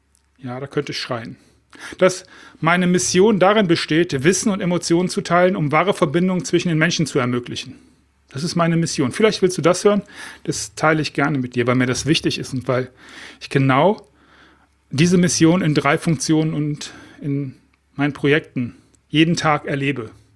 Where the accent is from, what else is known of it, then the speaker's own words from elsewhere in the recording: Düsseldorf, North Rhine-Westphalia, Germany; now in Spain; dass ich aus Düsseldorf komme und das als meine Heimat empfinde und dass mich der Rhein, der fließt durch Düsseldorf, anzieht. Und dass ich trotzdem die meiste Zeit im Jahr auf Mallorca bin und dort lebe.